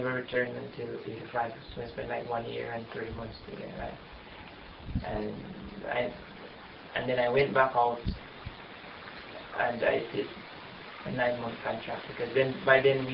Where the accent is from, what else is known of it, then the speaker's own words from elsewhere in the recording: Jamaica; I would say outside of Jamaica, but I spend a little time going in and outside of the United States